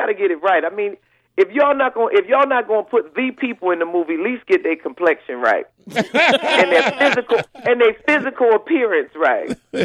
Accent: New Jersey, United States; I'm from Jersey.

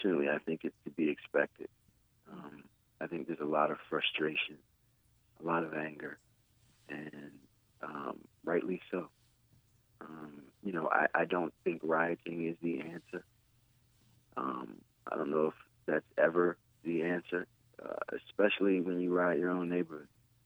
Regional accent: Maryland, United States; Growing up in Maryland, I used to go to Smithsonian every year. So this is something that's very close to home for me.

